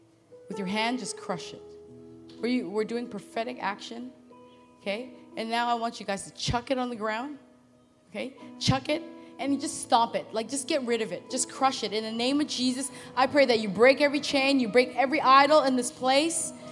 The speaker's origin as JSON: {"language": "English", "country": "Canada", "said": "I come from Canada, we speak French."}